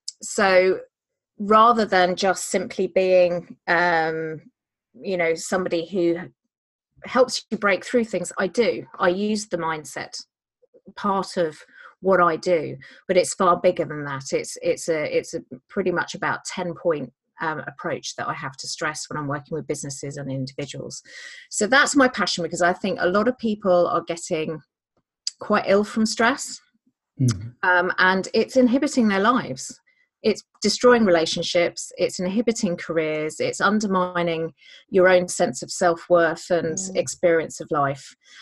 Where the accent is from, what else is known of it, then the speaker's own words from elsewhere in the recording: South East England, United Kingdom; But I grew up on the Ashdown Forest, and it is the ancient name for Ashdown Forest.